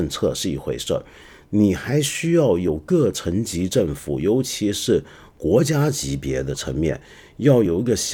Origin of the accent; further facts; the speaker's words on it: China; 就认为现在搞得好像很弱是为了坑我们中国人